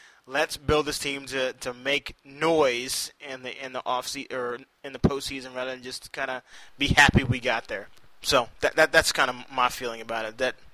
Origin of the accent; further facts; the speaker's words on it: Philadelphia, Pennsylvania, United States; as a Philadelphian, that shot is all ingrained in every Sixers fan's mind